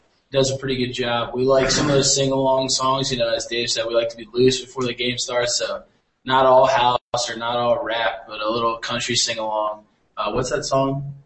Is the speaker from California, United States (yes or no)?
no; Baltimore, Maryland, United States; Yeah, I'd say just growing up in Baltimore. I mean, my grandfather was an All-American lacrosse player in Maryland.